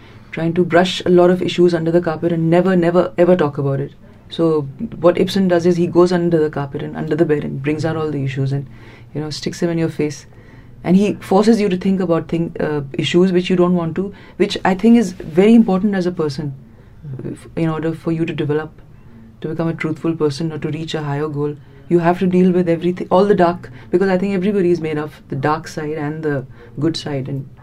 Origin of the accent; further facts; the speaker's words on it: Mumbai, Maharashtra, India; Yes, I'm from Bombay.